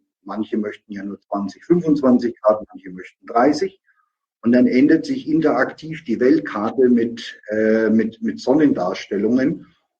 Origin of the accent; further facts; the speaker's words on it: Nuremberg, Bavaria, Germany; Aus meiner Heimatstadt Nürnberg-Fürth